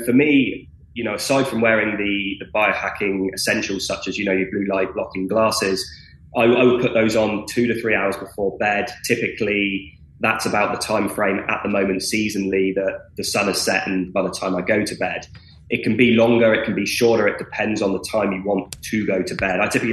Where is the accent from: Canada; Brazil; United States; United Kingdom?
United Kingdom; I'm going to have to say this in centigrade because I'm British and that's what we use.